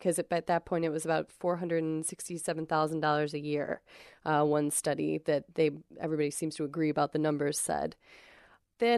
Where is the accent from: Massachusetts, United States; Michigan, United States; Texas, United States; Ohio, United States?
Michigan, United States; Grand Rapids; Ah, yes, my hometown here.